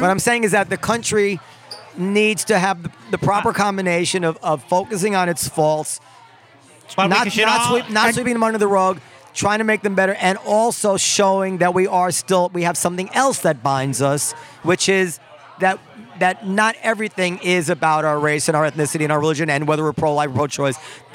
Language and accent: English; United States; As an American, I truly feel this way, where we're so divided in so many ways.